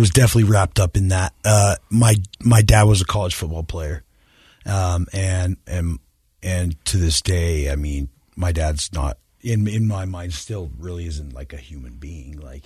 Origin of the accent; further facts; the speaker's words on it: Clearfield, Utah, United States; I grew up in Clearfield, Utah. … He's in banking.